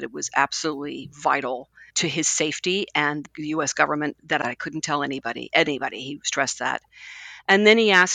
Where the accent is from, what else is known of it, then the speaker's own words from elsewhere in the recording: Florida, United States; born there; I was born in Florida on a naval base.